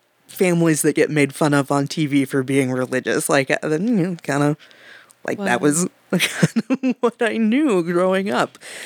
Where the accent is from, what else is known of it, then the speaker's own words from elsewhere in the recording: Texas, United States; I grew up in Texas, and I grew up all around Texas. I actually grew up Southern Baptist.